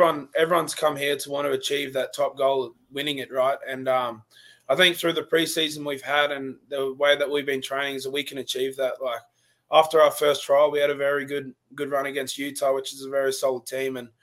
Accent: Brisbane, Queensland, Australia; Being able to play for the Reds, my home state, my home city, and just a lot of my good mates, we'd always used to go watch the Reds play

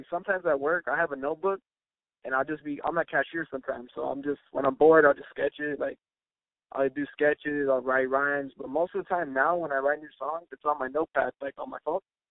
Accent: West Coast, United States; I grew up on West Coast, but I personally like East Coast rap.

